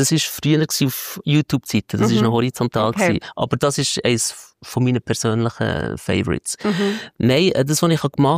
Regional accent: Switzerland; Dann bin ich quasi auch über Nacht bekannt worden als Schweizer Barfuß-Cellist.

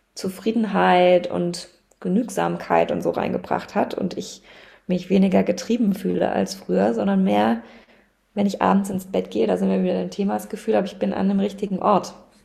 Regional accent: Baden-Württemberg, Germany; Also ich bin im Schwarzwald aufgewachsen, also sehr naturverbunden

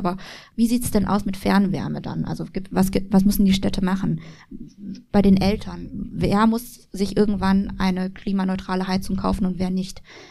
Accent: Bavaria, Germany; ich bin ja in Bayern geboren und aufgewachsen.

